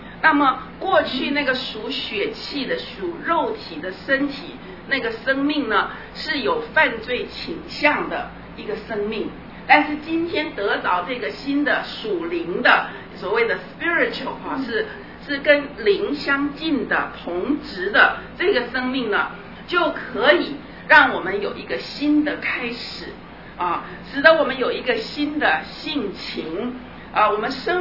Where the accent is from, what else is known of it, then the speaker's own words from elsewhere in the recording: Taiwan; 我们中国人，我不知道在中国大陆，我们在台湾